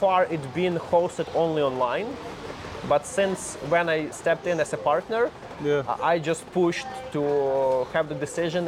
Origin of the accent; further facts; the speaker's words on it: Lviv, Lviv Oblast, Ukraine; I am from Western Ukraine. I'm from Lviv.